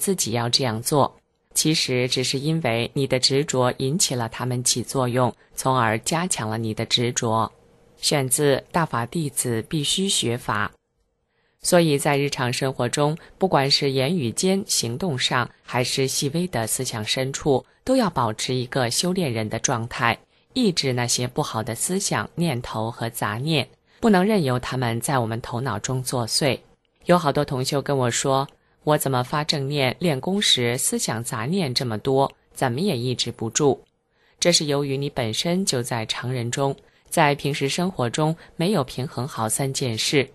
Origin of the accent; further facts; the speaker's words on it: Shaanxi, China; 那是我的老家